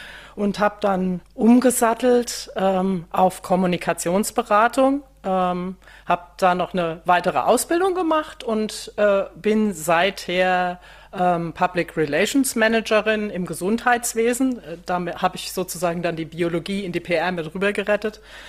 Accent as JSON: {"language": "German", "town": "Gau-Algesheim", "region": "Rhineland-Palatinate", "country": "Germany", "tie": "born there", "said": "Ich bin gebürtig aus Rheinhessen. Also da, wo der Rhein seinen Knick hat, sage ich immer. Kleines Örtchen heißt Gau-Algesheim, liegt grob zwischen Frankfurt und Koblenz. Dann ziemlich viel in der Welt rumgekommen."}